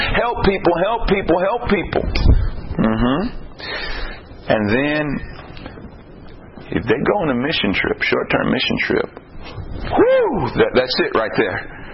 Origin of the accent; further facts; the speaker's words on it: Texas, United States; this happened a couple of times in Texas, I'm from Texas